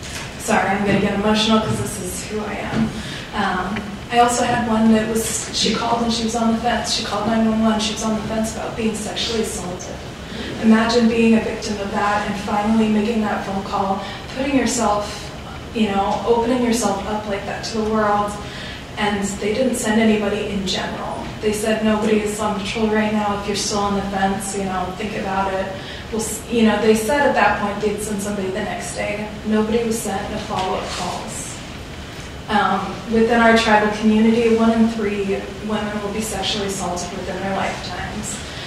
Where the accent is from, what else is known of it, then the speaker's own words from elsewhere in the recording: Newberg, Oregon, United States; And I'm from Newburgh, Oregon, but I'm actually a staff member here in Newburgh.